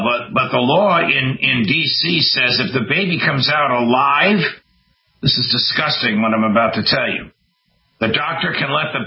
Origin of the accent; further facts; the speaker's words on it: New Jersey, United States; where I am now, my home state of New Jersey